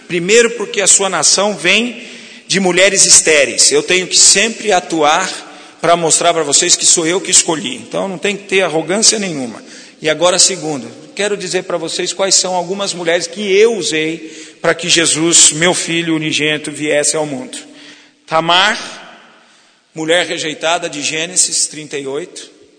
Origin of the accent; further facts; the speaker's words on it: Brazil; Mas estamos no nosso país, somos brasileiros.